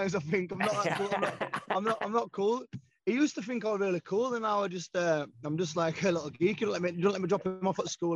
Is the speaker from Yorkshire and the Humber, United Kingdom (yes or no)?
yes; Leeds, Yorkshire and the Humber, United Kingdom; and I'm from Leeds